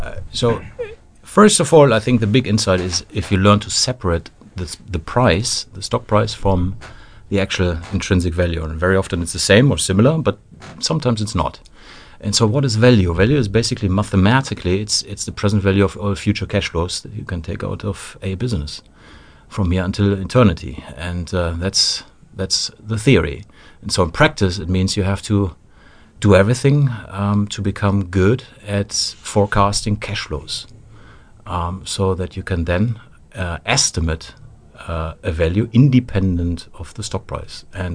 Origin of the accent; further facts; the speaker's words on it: Hemer, North Rhine-Westphalia, Germany; English is a second language; I started in a small town in Germany. So I grew up in Hemer, which is near Dortmund